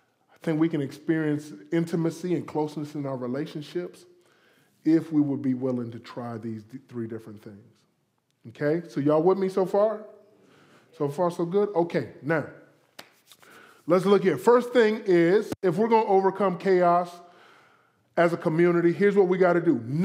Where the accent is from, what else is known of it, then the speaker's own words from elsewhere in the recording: Florida, United States; Now, listen, back in Florida, I'm from Florida, you know, eighth grade